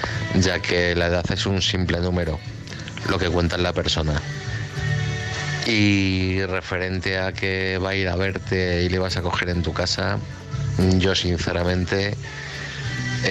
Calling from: Madrid, Community of Madrid, Spain; de Madrid.

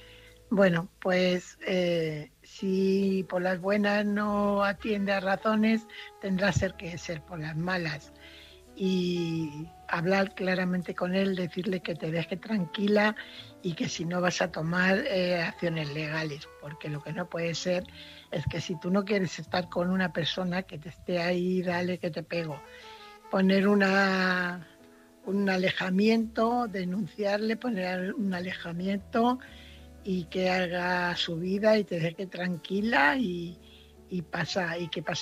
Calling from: Fuenlabrada, Community of Madrid, Spain; corresponsal de Fuenlabrada.

